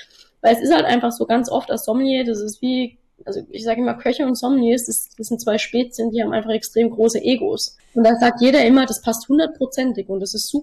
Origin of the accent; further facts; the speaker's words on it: Germany; ein bisschen Deutschland ist halt auch nicht verkehrt, weil so als Deutsche, das wird es immer geben.